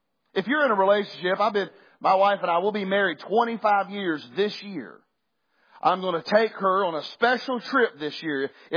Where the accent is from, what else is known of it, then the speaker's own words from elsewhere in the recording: West Virginia, United States; I'm going to tell y'all right now, I'm from West Virginia, and I like getting in cold water.